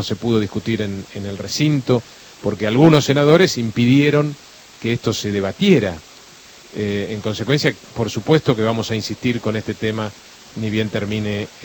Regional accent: Entre Ríos, Argentina; yo fui a votar esta mañana a mi pueblo en Entre Ríos

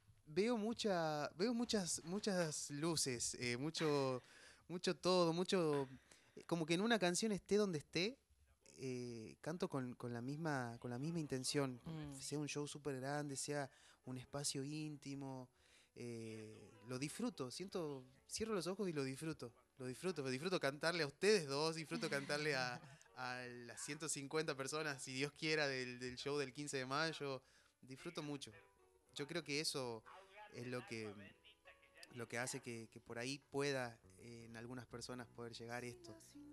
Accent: Urundel, Salta, Argentina; also born or lived in Tucumán; tenía 14 años yo. Nací en Tucumán, me crié en el interior de Salta, en un pueblo que se llama Urundel.

